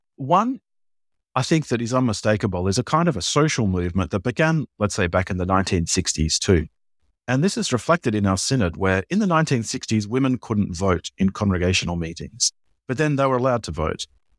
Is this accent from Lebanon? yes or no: no; Australia; now in Wisconsin, United States; And I'm speaking here from Wisconsin